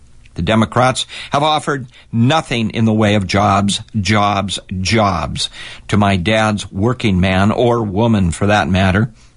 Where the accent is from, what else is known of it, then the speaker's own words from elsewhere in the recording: Port Angeles, Washington, United States; I was born in Port Angeles, went to school there.